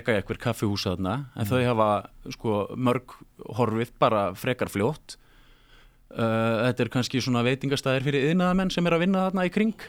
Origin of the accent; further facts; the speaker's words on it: Reykjavík, Capital Region, Iceland; ég nú ólst ég upp í Grafvogi og hérna